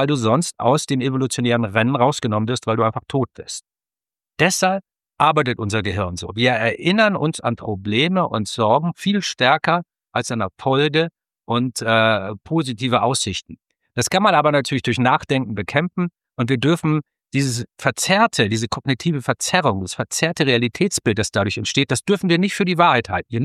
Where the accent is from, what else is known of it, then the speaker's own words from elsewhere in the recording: Hamburg, Germany; in meiner Heimat Hamburg